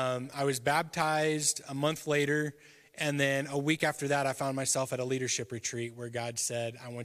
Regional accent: Edmond, Oklahoma, United States; I was born and raised in Edmond.

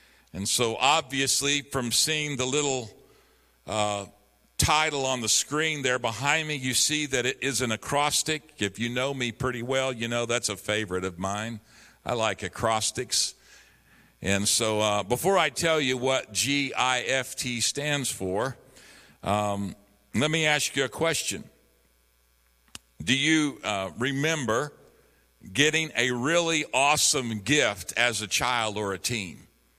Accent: Enid, Oklahoma, United States; I was raised in Enid, Oklahoma, and as a little kid, my brother and I, we liked mini bikes.

